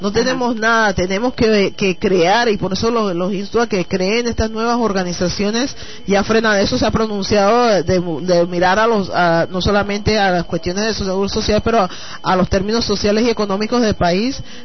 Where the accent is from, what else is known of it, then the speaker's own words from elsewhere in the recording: Panama; moved away; cuando yo salí de Panamá, la Universidad de Panamá era una de las recomendadas a nivel internacional